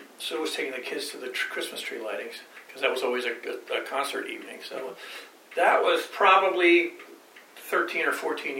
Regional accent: South East England, United Kingdom; which was back down to my hometown of Kent.

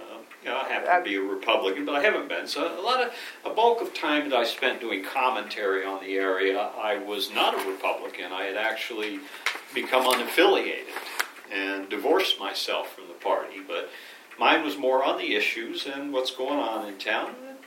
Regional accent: Connecticut, United States; proud to say that this is really my hometown. I was born in this town.

